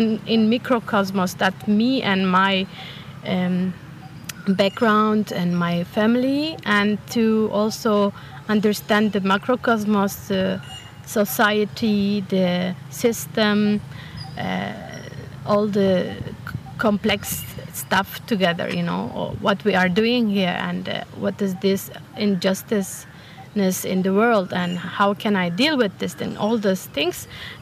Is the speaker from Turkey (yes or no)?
yes; Turkey; English is a second language; now in Germany; a country where I grew up, that was Turkey.